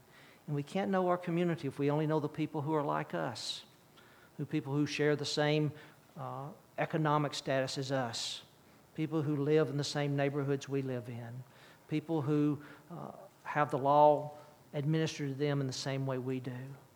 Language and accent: English; Birmingham, Alabama, United States; I grew up in Birmingham, Alabama in the 60s. That's my history.